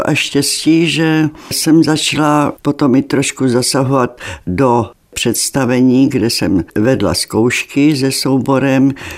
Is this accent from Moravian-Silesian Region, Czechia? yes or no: no; Brno, South Moravian Region, Czechia; Ne, já jsem ze Brna.